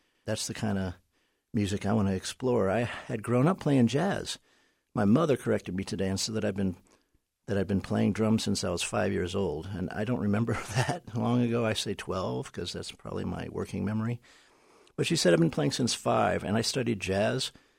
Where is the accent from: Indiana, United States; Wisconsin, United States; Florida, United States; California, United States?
Indiana, United States; Indianapolis; I came from Indianapolis, Indiana.